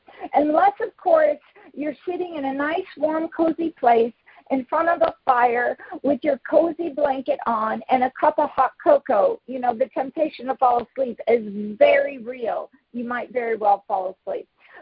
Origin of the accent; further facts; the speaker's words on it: California, United States; I'm born and raised in California, but there's a Michigan accent back there.